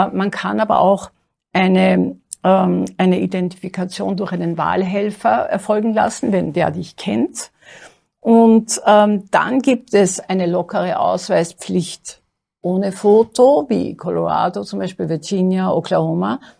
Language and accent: German; Austria; als bei uns in Österreich, im winzigen Österreich.